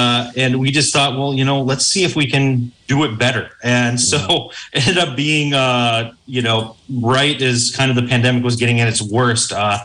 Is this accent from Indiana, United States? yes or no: no; Richland Center, Wisconsin, United States; Originally from the Richland Center area. I grew up in Richland Center, born Richland Center, moved in the fourth grade. Lots of my family is still in the area.